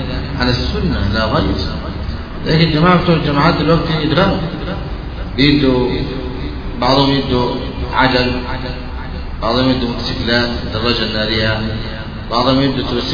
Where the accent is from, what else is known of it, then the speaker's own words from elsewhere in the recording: Beheira, Egypt; عندنا في البحيرة لا شك